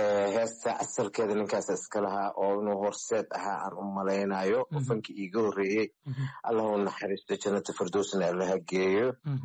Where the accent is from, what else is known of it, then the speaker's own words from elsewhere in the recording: Mogadishu, Banaadir, Somalia; xamar aniga meesha aan ku dhashay aan ku soo koray aan ku weynaaday aan ku aqliyeystay aan ku guursaday aan ku guriyeystay